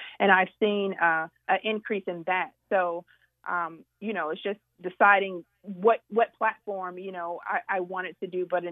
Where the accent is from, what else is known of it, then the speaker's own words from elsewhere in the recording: Georgia, United States; Oh, so I'm originally from Georgia, coming to New Hampshire.